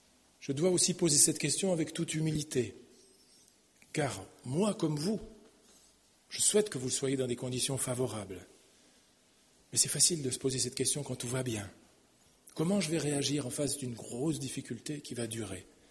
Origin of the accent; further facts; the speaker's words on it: Switzerland; je suis suisse d'origine, hein, c'est pour ça que l'accent méridional, vous ne l'avez pas trop eu.